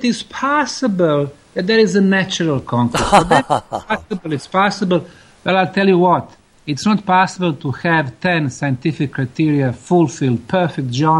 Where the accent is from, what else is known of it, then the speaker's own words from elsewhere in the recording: Houston, Texas, United States; Hello, Houston. I'm from Houston also.